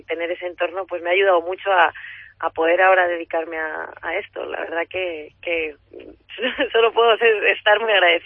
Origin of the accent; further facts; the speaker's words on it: Cartagena, Region of Murcia, Spain; now in Madrid, Spain; ya resido en Madrid desde hace 8 años y bueno, como bien dices, soy cartagenera de la manga